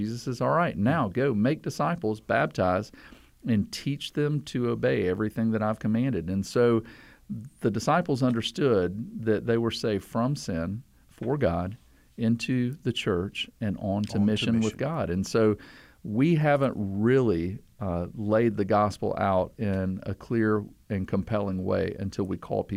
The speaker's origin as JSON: {"language": "English", "region": "the South", "country": "United States", "said": "So I'm from the South."}